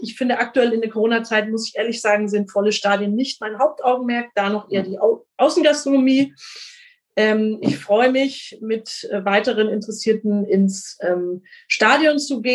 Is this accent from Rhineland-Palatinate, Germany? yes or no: no; Bavaria, Germany; bei uns in Franken und in Bayern